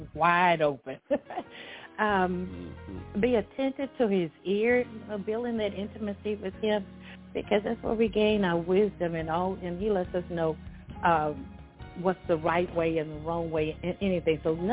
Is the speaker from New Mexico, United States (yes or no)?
no; Pine Bluff, Arkansas, United States; I was born and raised in Pine Bluff.